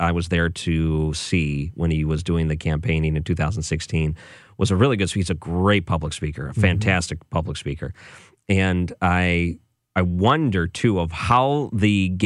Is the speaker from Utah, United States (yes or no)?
no; Indiana, United States; When I moved here, I had to be educated because I came here from Indiana. I was working in Fort Wayne.